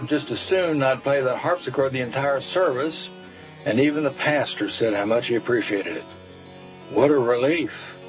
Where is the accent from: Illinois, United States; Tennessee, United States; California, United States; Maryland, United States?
Tennessee, United States; Portland; from Portland, Tennessee, and this is my classical story.